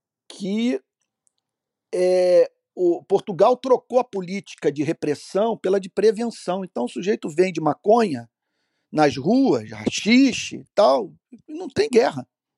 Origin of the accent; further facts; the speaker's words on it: Rio de Janeiro, Brazil; ô parceiro, olha, eu sou do Rio de Janeiro